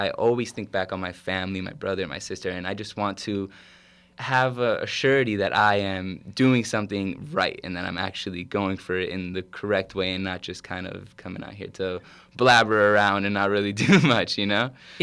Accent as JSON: {"language": "English", "town": "Miami", "region": "Florida", "country": "United States", "said": "I'm more of a rain kind of guy. I'm from Miami, so the rain to me is like, I like to stand there and enjoy it."}